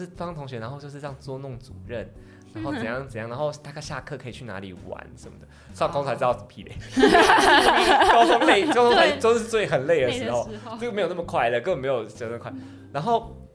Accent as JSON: {"language": "Chinese", "region": "Kaohsiung", "country": "Taiwan", "said": "因为我们是高雄人，我是高雄人"}